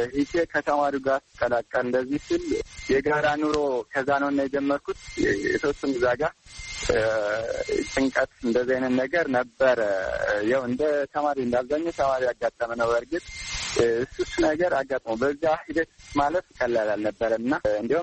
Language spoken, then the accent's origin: Amharic; Amhara, Ethiopia; born there; ምዕራብ ጎጃም ሁሉን ሰከላ ወረዳ ነው የተወለድኩት፣ ገጠራማ ክፍል ነው።